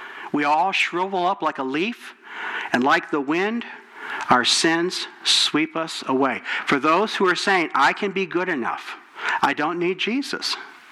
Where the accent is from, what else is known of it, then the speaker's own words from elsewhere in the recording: Gibsonburg, Ohio, United States; I grew up in Gibsonburg